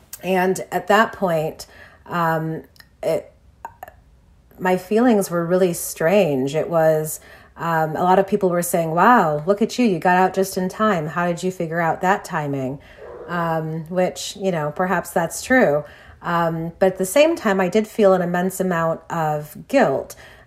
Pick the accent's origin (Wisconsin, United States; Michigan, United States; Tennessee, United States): Michigan, United States; Detroit; but also improve our relationship with the communities with which we existed in, which is Detroit, my hometown.